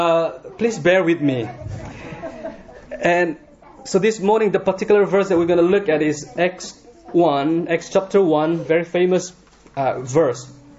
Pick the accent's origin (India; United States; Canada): India; I'm from India. I'm not originally from here.